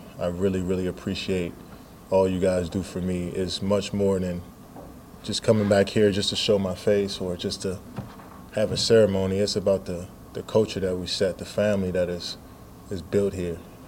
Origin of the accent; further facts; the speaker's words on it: Maryland, United States; I was a student athlete, and I'm coming from Maryland. I've never been to Texas before.